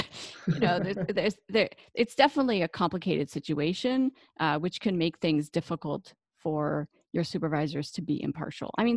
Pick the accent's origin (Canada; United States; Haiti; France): Canada; And, you know, I come from Canada, and our PhDs are a little longer here.